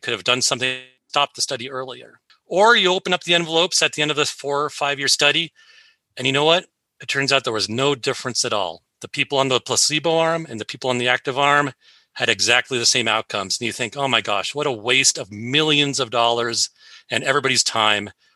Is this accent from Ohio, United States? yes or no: no; Seattle, Washington, United States; Well, I was raised here in Seattle, and I never left.